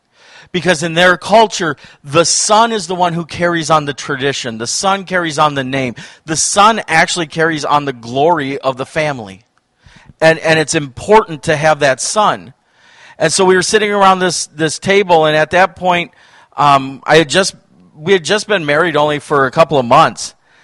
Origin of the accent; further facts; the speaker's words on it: Wisconsin, United States; I'm a pastor from Wisconsin.